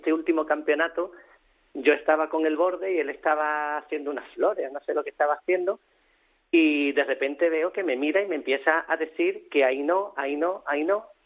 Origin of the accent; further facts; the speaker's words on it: Spain; como somos de España